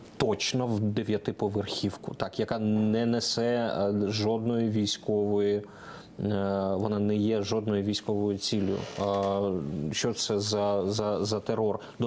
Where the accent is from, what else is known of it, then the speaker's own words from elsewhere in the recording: Zaporizhzhia, Zaporizhzhia Oblast, Ukraine; Я з Запоріжжя, я можу сказати, що так, у нас не завжди була дуже проста там ситуація